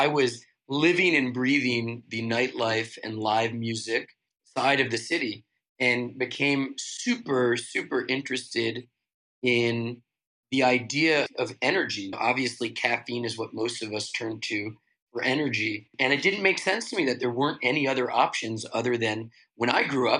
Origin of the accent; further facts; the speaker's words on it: New York City, New York, United States; Born and raised in New York, as is my brother, I share a deep love for New York City. I consider myself a New York romantic.